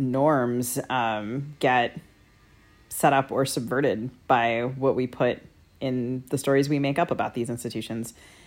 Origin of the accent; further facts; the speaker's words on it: Maryland, United States; I am from Maryland. And so basically every time my family had out-of-town guests, which was all the time, when we went to D.C. for sightseeing, we were always going to the White House.